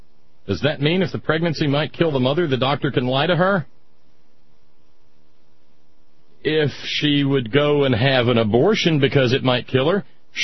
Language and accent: English; Alabama, United States; born or raised there